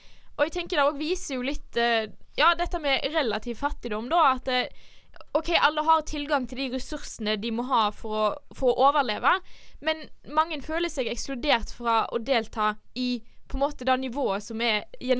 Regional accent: Kvinnherad, Vestland, Norway; når jeg vokste opp i Kvinnherad, så hadde vi bare en butikk

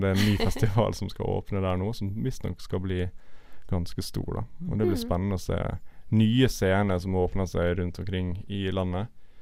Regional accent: Ålesund, Møre og Romsdal, Norway; når vi snakker om Ålesund der jeg er fra

